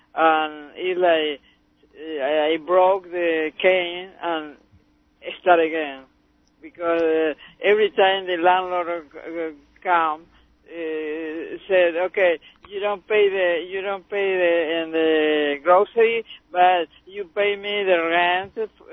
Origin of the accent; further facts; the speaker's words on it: Argentina; I am from Argentina.